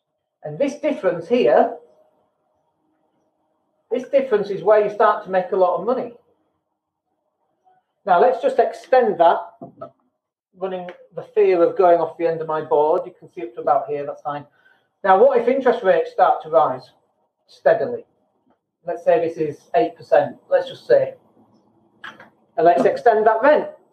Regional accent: Leeds, Yorkshire and the Humber, United Kingdom; now in Spain; I actually live in Spain now, but I'm from Leeds originally. I'm recording this live from Spain.

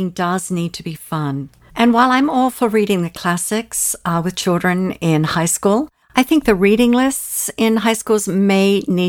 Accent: Tasmania, Australia; Now, I'm from Tasmania

